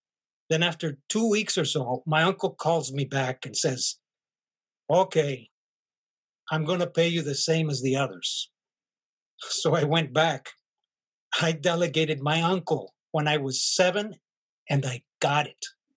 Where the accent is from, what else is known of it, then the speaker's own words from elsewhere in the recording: Michoacán, Mexico; I grew up over in Mexico in the state of Michoacán.